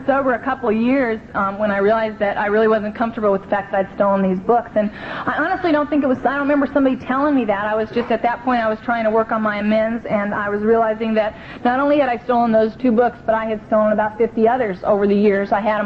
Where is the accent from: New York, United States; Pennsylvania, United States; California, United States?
California, United States; Venice; born or raised there